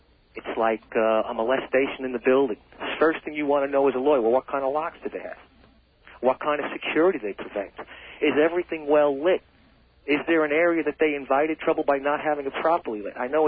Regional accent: California, United States; Skateboarding. I'm from California. I've seen some very serious accidents.

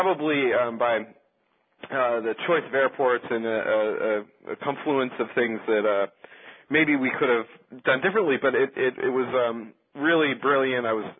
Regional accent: Washington, United States; just like my home state of Washington State

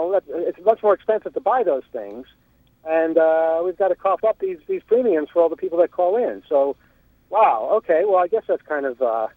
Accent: United States; I said, I might be your relative. I'm from the United States.

